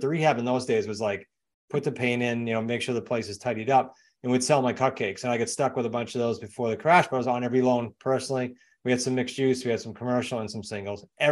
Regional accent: New England, United States; accent: New England; if they don't mind listening to my New England accent for another 55 minutes.

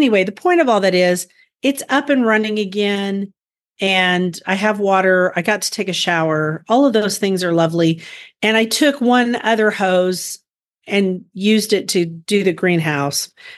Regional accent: Guthrie, Oklahoma, United States; from Guthrie, Oklahoma, where I garden on an acre and a half out of 7.5 acres in the country.

